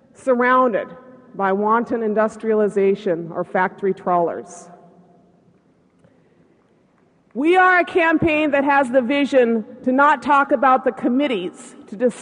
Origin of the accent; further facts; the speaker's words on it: Oregon, United States; You know, I was raised in Southern Oregon, and we know it is true.